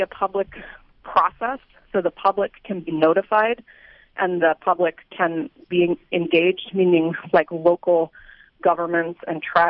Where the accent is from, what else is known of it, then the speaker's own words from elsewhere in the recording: Alaska, United States; I work for Stand for Salmon. I'm from Alaska. I'll be up in Bethel on Tuesday